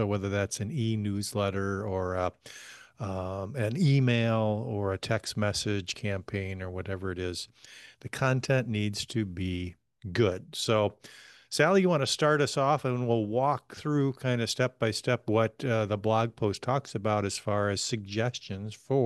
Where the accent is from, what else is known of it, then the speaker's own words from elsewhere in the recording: California, United States; I grew up in California in the heat. I mean, I remember years of 100-degree temperatures in the Sacramento area.